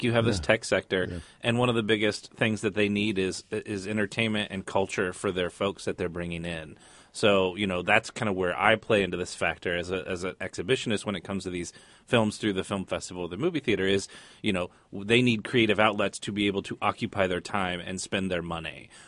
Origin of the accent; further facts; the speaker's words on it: Indiana, United States; I'm going to go shoot in my home state of Indiana